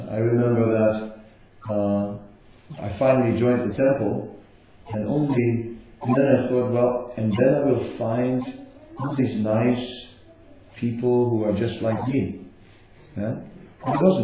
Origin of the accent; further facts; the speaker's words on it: Netherlands; I am from Holland in Europe